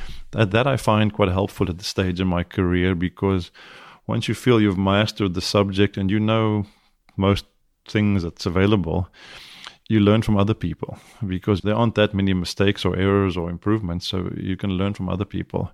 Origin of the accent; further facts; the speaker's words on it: South Africa; now in United States; you know I'm South African, I have a bit of an accent, you know.